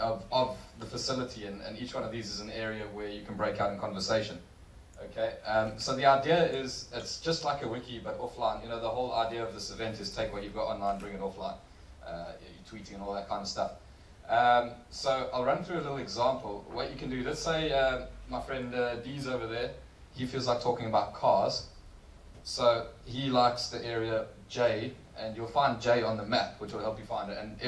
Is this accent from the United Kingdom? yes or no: no; South Africa; Excuse my very rough accent. I'm from the colonies.